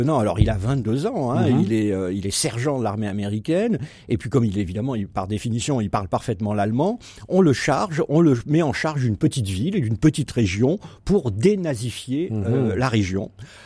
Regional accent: Marseille, Provence-Alpes-Côte d'Azur, France; born there; moi je suis né à Marseille donc il fallait vivre à coups de poing, il fallait être dur

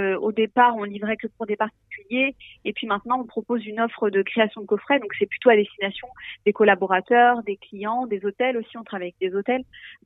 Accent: Auvergne-Rhône-Alpes, France; On est originaire de l'Ain, de la Dombe nous-mêmes.

